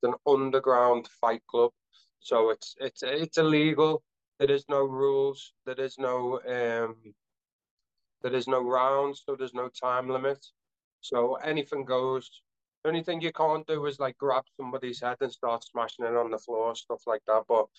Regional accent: England, United Kingdom; moved away; when I moved away from England, I moved away for like a number of issues that I was having back then.

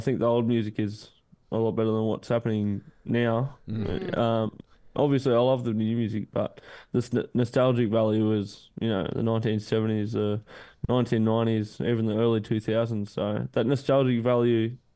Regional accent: New South Wales, Australia; now in Darwin, Australia; Nah, I'm from New South Wales. I moved up about four and a half years ago.

